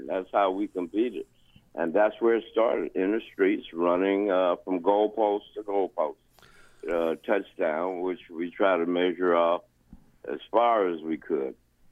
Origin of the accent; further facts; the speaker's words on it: Savannah, Georgia, United States; Man, you know, a different world, really. You know, neighborhoods you could go down, leave your door open, and not worry.